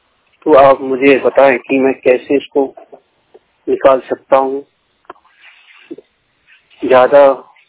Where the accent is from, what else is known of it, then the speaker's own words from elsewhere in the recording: Vidisha, Madhya Pradesh, India; मेरा जिला है विदिशा, मध्य प्रदेश।